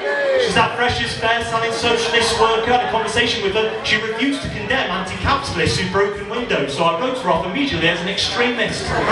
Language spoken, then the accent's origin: English; Poole, South West England, United Kingdom; Like, where I'm from Poole in Dorset.